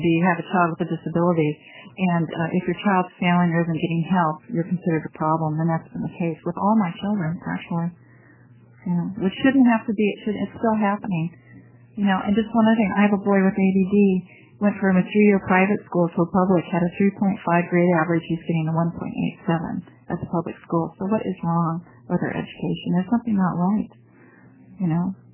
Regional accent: Gresham, Oregon, United States; For the record … I am from Gresham, Oregon.

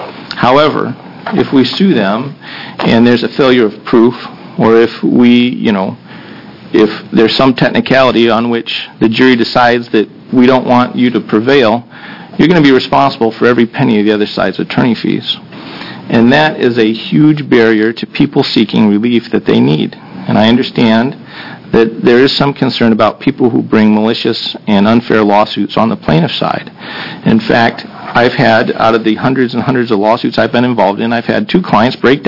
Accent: Ohio, United States; I know that I grew up in Ohio, and I'm a product of the Ohio public school system, so I can blame it all on that.

